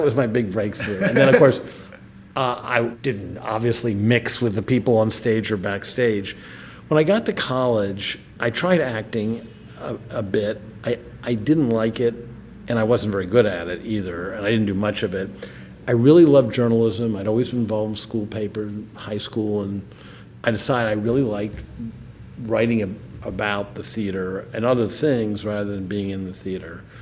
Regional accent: Washington, District of Columbia, United States; Because when I was growing up in Washington, and there, most shows I'd read about, like in the New York Times, I couldn't see.

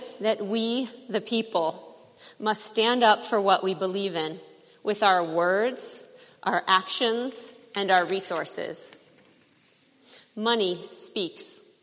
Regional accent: Midwest, United States; Growing up in the Midwest, I can tell you that when Kansas gets on board, the tipping point has been reached.

